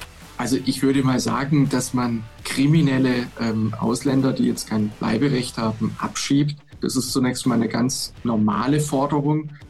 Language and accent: German; Baden-Württemberg, Germany; ich bin kein Schwabe, sondern ein Badener. In Baden-Württemberg unterscheiden wir das sehr genau.